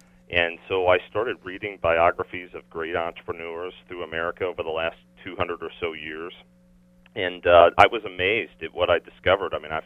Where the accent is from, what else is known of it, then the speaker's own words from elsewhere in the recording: Collinsville, Illinois, United States; I born and raised in Collinsville, Illinois, just outside St. Louis, about 10 minutes or so.